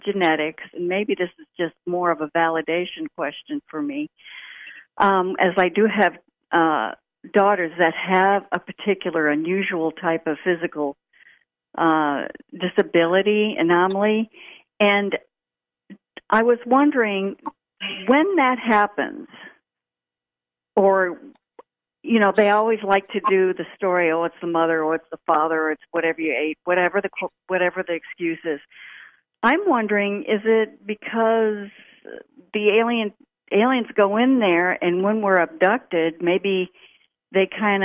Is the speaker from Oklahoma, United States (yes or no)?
yes; Oklahoma, United States; now in Alabama, United States; from Oklahoma, but I'm in Alabama right now.